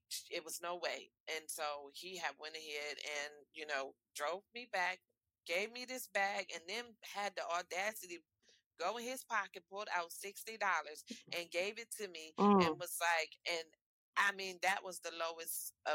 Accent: Delaware, United States; He took me from my home state of Delaware to New Jersey.

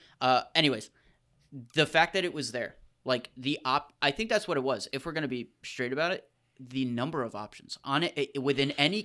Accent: Connecticut, United States; And this is coming from someone who's Connecticut. I will say I frequent New York. I will never say I am a New Yorker.

